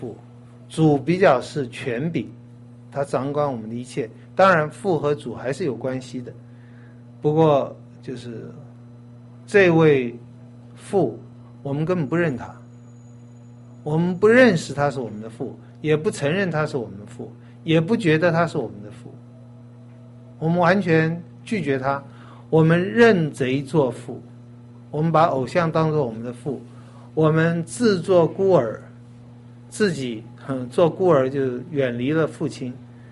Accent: China; 这我们就通常不太，我们中国人讲孝顺这个不太敢多讲。

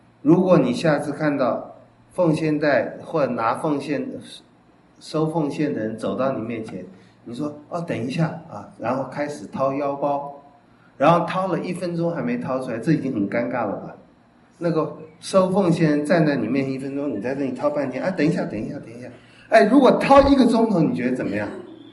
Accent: Taiwan; 像我们台湾人赚钱

